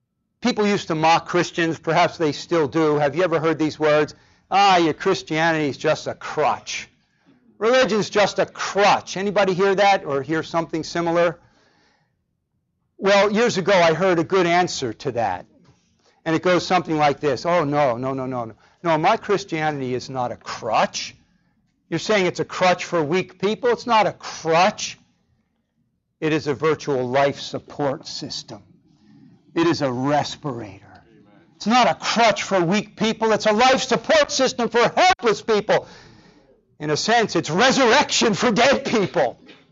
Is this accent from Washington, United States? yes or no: no; New Jersey, United States; And I'm from New Jersey. We're Jersey strong, right?